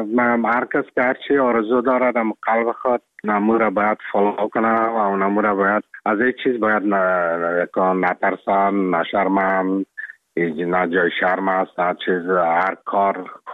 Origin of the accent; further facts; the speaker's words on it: Afghanistan; now in Czech Republic; من افغان هستم، از افغانستان هستم